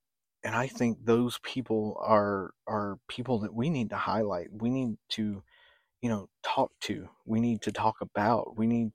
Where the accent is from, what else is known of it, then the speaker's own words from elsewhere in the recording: Tennessee, United States; I'm from Tennessee, so it's kind of crazy to see that it's well above average.